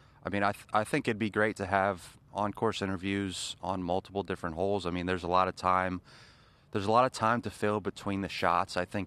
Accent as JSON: {"language": "English", "region": "New Jersey", "country": "United States", "moved": "yes", "lives_now": "Florida, United States", "said": "I'm from New Jersey, but I've lived in Florida for 5 years, and this is about as cold as it gets."}